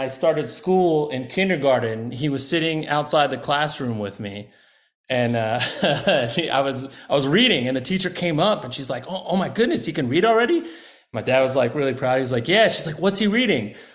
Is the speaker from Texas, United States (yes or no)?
yes; Austin, Texas, United States; also born or lived in Washington / New York; I was born in Washington State. My dad was in the Army there, and that's where him and my mom met. And then I moved back and forth between New York and Texas for a bit until I was in junior high. That's when I moved to Austin.